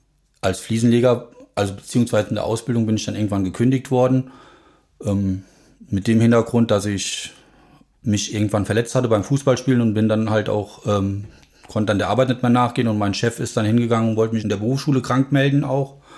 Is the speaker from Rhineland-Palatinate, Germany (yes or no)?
yes; Rhineland-Palatinate, Germany; in dem ganzen Gebiet, wo ich halt groß geworden bin im Hunsrück